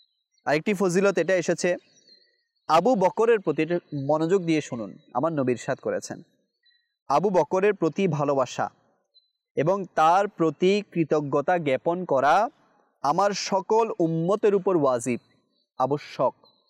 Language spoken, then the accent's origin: Bangla; Chittagong Division, Bangladesh; accent: Chittagonian; যেভাবে আমরা চট্টগ্রামের ভাষায় কী বলি, রিয়াল